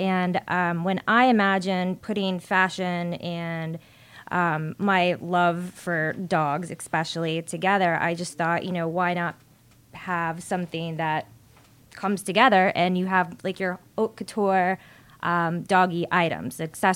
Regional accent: Clearwater Beach, Florida, United States; now in Atlanta, United States; Nope. Again, Tampa, Florida. Clearwater Beach is where I am from. And my fiance and I we bought our first home here in Buckhead in February.

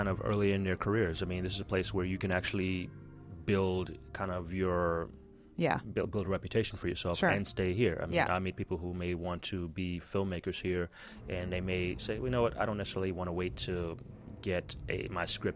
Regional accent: New York, United States; where I grew up in New York, again, that's highly strong for, again, film side.

